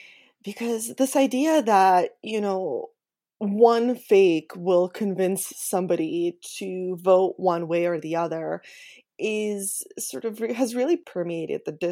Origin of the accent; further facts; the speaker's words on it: Ukraine; something that we saw in my home country of Ukraine